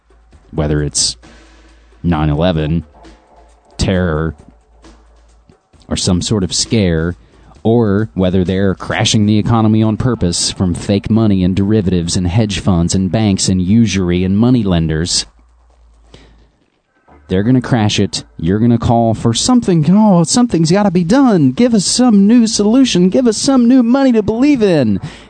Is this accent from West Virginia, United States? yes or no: yes; West Virginia, United States; one of the biggest biometrics companies in the world is based in my home state of West Virginia.